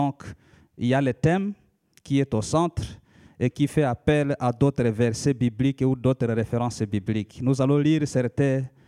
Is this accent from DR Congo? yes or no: yes; DR Congo; first language Lika; French is a second language; qu'on appelle la langue Lika. La langue Lika, sens en République démocratique du Congo. Ça, c'est ma langue maternelle.